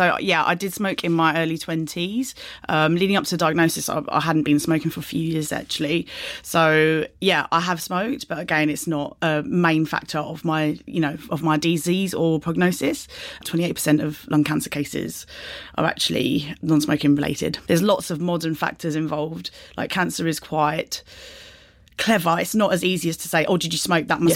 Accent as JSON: {"language": "English", "country": "Pakistan", "said": "So, being Pakistani, we're like, it's the home of condiments, basically."}